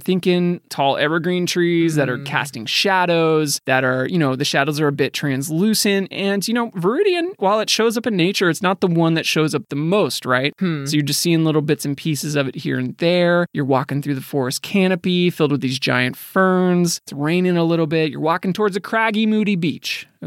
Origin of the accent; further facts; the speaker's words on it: Midwest, United States; we're from the Midwest.